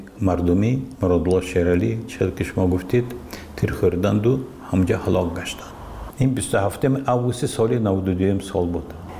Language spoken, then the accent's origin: Persian; Tajikistan; من تاجیکستانی هستم، من تاجیک هستم